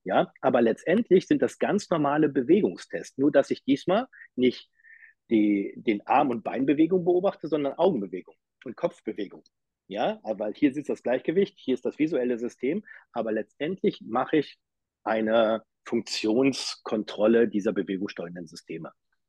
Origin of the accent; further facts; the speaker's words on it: Uelzen, Lower Saxony, Germany; born there; Ich bin auch in Uelzen geboren, ne? Das ist keine 100 Kilometer.